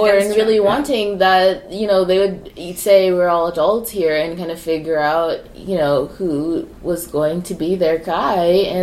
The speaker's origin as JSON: {"language": "English", "region": "Ohio", "country": "United States", "said": "And I'm from Ohio. I'm from Ohio, so I have a lot of heartburn about"}